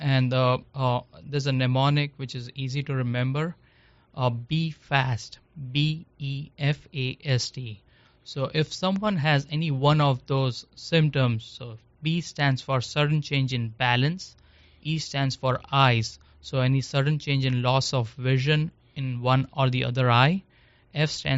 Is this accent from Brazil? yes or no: no; India; now in Shreveport, United States; My background is I come from India, and I did my neurology in Shreveport